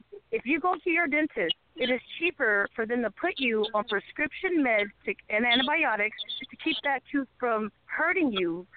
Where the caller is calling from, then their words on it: Seattle, Washington, United States; I'm calling from Seattle, Washington.